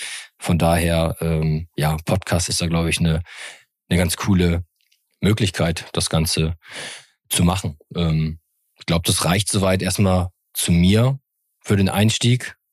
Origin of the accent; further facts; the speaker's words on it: Northern Germany, Germany; born there; now in Cologne, Germany; gebürtig aus dem Norden Deutschlands, wo man Moin zur Begrüßung und auch gerne mal Moin am späten Abend noch sagen kann. Wohne mittlerweile im wunderschönen Köln, bin hier sehr heimisch